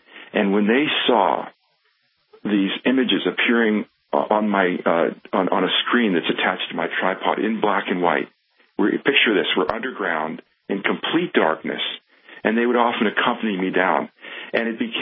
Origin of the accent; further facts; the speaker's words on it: United States; there was a very warm feeling towards me as an American